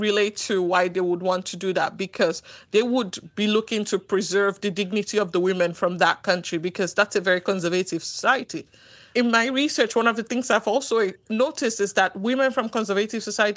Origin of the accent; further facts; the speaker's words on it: Nigeria; I'm Nigerian